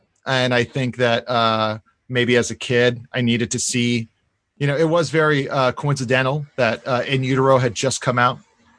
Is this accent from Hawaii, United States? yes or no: yes; Hawaii, United States; Hawaii, which has a lot of superstitious stuff, for sure.